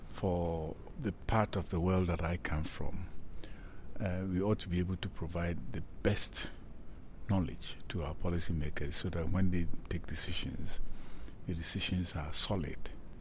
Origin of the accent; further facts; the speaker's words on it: Ghana; from Ghana. I'm a professor at the University of Ghana, and I provide policy support to the government of Ghana on issues to do with science.